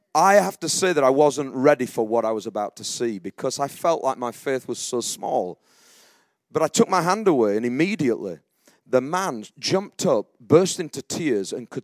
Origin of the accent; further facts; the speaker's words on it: Yorkshire and the Humber, United Kingdom; moved away as an adult; I grew up around South Yorkshire. This is some of my stomping ground. In 1997, I left for university. I went down to the city of Cambridge.